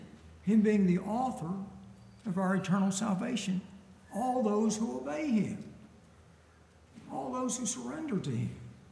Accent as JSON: {"language": "English", "town": "Brooklyn Park", "region": "Maryland", "country": "United States", "said": "I'm from Baltimore, Brooklyn Park."}